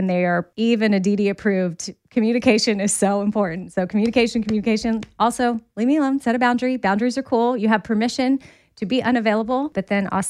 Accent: Texas, United States; Well, I'm from Texas. Yes, I can give you a big old Texas y'all anytime.

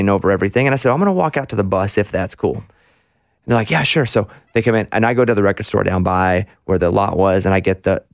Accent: Arkansas, United States; Hey, man, where are you from? I'm from Arkansas.

